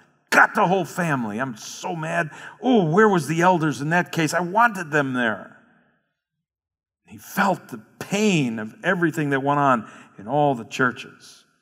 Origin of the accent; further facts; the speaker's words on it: United States; We have to forget the American thinking. Not that we can actually help that. We are American. We think that way.